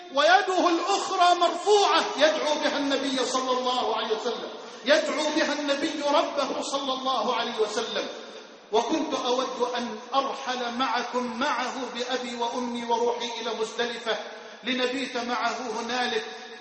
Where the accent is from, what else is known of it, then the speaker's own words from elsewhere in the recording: Egypt; اللهم اجعل بلدنا مصر أمنا أمانا سخاء رخاء